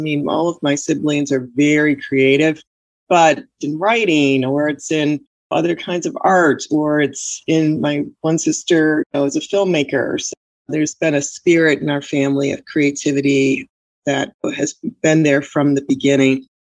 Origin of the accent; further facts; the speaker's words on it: Chicago, Illinois, United States; you just couldn't help but be very, very proud of your city growing up in Chicago.